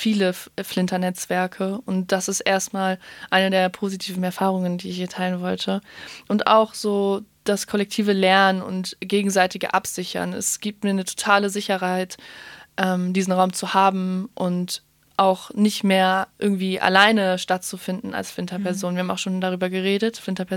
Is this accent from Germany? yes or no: yes; Hamburg, Germany; das letzte Jahr war für mich das erste Mal, wo ich wirklich den Sommer über nicht in meiner Heimatstadt war, also in Hamburg.